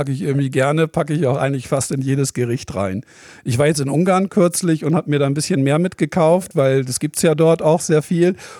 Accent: Bremen, Germany; Und bei uns war es eigentlich immer 10 Grad kälter. Das heißt, für mich war immer wichtig, wenn ich mal irgendwo aus Bremen weggehe

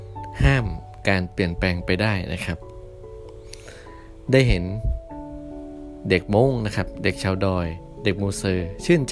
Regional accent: Mae Sot, Tak, Thailand; ผมเองก็เป็นคนแม่สอดนะครับกลับไปที่บ้านนะครับ

